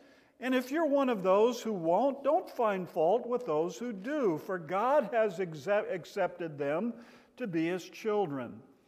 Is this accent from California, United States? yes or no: yes; California, United States; Now you got to remember that we came from Southern California.